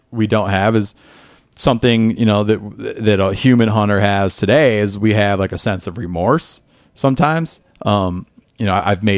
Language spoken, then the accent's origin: English; Midwest, United States; I grew up in the Midwest, man